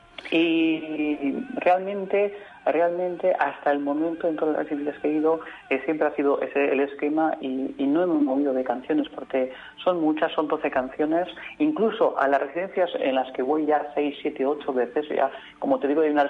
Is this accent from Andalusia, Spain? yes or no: no; Bilbao, Basque Country, Spain; Empecé en Bilbao, yo soy tenor de Bilbao, ahora estoy aquí por circunstancias laborales trabajando en el liceo en este mes